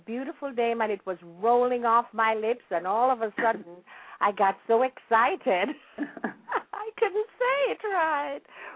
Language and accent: English; Jamaica; now in United States; during my growing up, and I grew up in Jamaica during the 40s and 50s